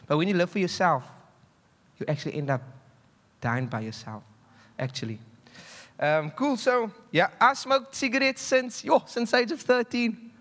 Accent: South Africa; I grew up in Alsace River. I had enough, but I didn't have like a lot. And so just some context of where I'm from is quite rough.

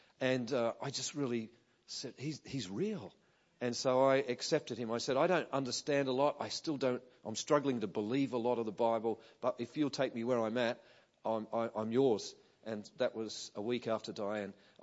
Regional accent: Australia; now in United States; I'm Australian. You might have picked that up already. And we've been here a year and a half.

